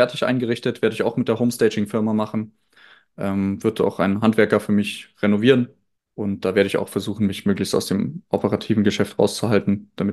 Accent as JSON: {"language": "German", "town": "Landsberg", "region": "Bavaria", "country": "Germany", "tie": "born or raised there", "said": "Das ist dann so ein kleines Apartment jetzt in meinem Heimatort, weil wir haben hier in Landsberg sehr viel Industrie."}